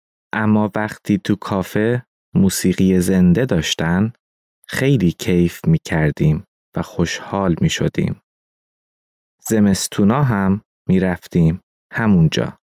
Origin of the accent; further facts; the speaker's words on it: North Iran, Iran; born there; من در شمال ایران به دنیا اومدم و بعد به مرکز ایران رفتم.